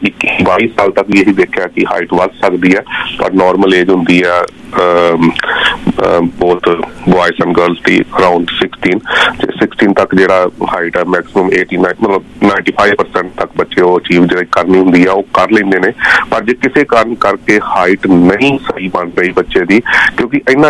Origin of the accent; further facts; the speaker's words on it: Punjab, India; ਮੈਂ ਪਿੰਡ ਤੋਂ ਆਇਆ, ਮਜੀਠੇ ਲੱਗ ਪਿੰਡ ਆ